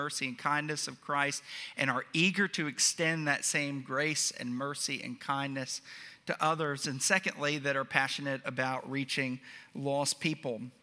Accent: Asheville, North Carolina, United States; For my family and I, it feels like coming home. I grew up in Asheville, North Carolina, came to know the Lord through Young Life

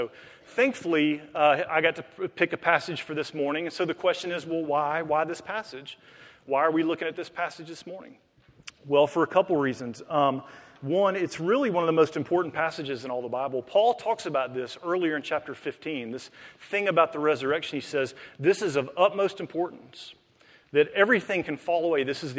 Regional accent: Mississippi, United States; also born or lived in Charlotte; I'm not from here. I'm from Mississippi, but I did spend a number of years here in Charlotte.

